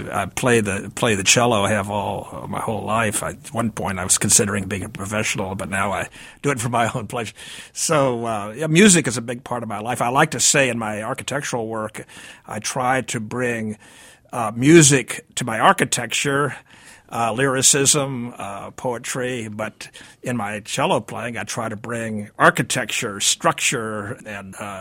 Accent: Louisville, Kentucky, United States; now in Philadelphia, United States; Well, I came to Philadelphia from Louisville, Kentucky, where I grew up.

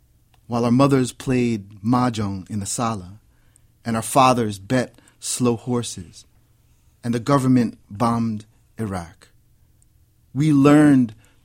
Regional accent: Edison, New Jersey, United States; the irony of growing up in Edison, New Jersey

